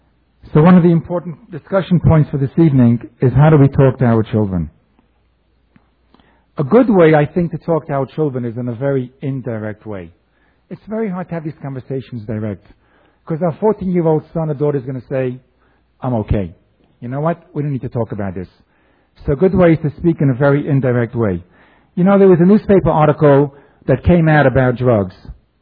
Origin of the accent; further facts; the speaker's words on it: New York, United States; I come from New York. It's a little bit different.